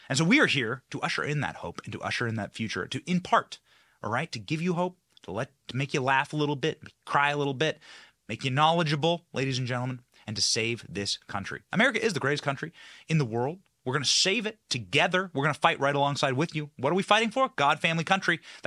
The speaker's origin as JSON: {"language": "English", "region": "Iowa", "country": "United States", "tie": "born or raised there", "said": "that's like the population of my home state of Iowa, ladies and gentlemen."}